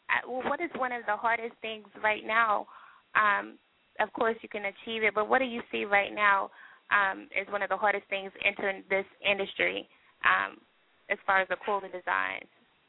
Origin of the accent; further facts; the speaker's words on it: Texas, United States; I'm from Texas.